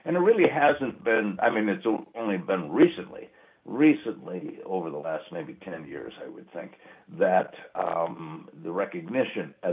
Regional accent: Appleton, Wisconsin, United States; now in Pittsburgh, United States; You know, I mean, growing up in Appleton, in the paper mills and the Fox River and so on, I said, I came here, you know, it was not paper mills, but it was steel mills.

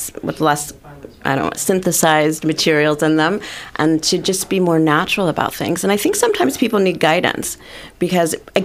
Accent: Cleveland, Ohio, United States; I'm from a suburb of Cleveland, Ohio. And I've been here in the Driftless area since 2013.

